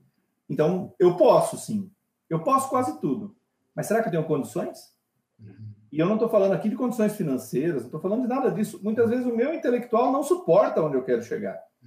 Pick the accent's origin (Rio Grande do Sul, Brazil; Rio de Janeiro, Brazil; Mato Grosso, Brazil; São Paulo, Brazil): Rio de Janeiro, Brazil; eu sou carioca